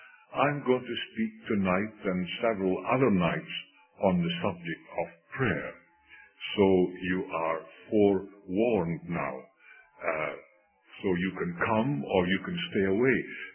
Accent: Scotland, United Kingdom; when we were growing up in Scotland, there was about, 25 young men.

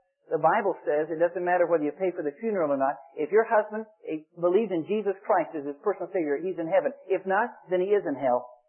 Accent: United States; And I'm an American and he's a Russian.

